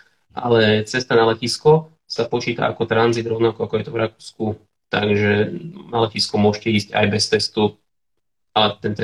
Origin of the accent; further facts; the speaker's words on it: Bratislava, Bratislava Region, Slovakia; A tá cesta trvá okolo z Bratislavy, keďže som z Bratislavy, tak tá cesta trvá plus minus okolo 4 hodín.